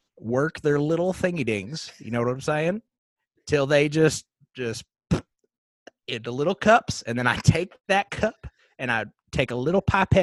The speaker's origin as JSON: {"language": "English", "region": "New York", "country": "United States", "said": "So next thing I know, I'm going to college, right? NYU. Because I'm from New York, and that is a college that is there."}